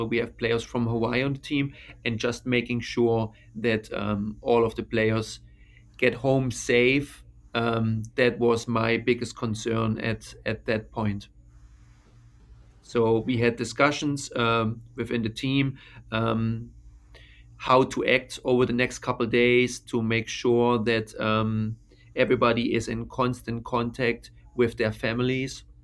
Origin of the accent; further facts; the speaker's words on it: Germany; English is a second language; So I'm originally from Germany, so I still follow a lot of news sites and a lot of media from Germany.